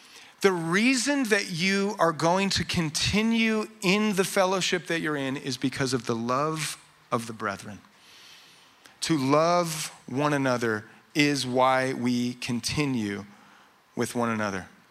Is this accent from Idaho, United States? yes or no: yes; Idaho, United States; Here's the dirty secret about Idaho, is I grew up in Idaho in the 80s, and in the 80s, we were all trying to move away.